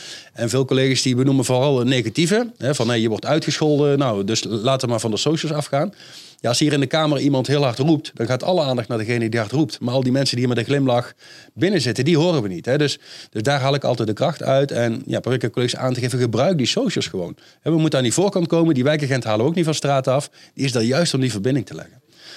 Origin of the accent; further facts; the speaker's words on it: Netherlands; Ja, maar ik kom uit Nederland, ik heb er geen bevoegdheden.